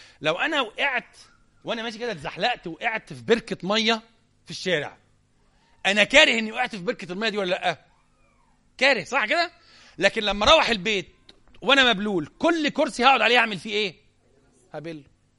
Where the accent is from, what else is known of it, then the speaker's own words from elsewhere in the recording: Egypt; احنا على فكرة عندنا في مصر حالة طلاق كل 3.5 دقايق،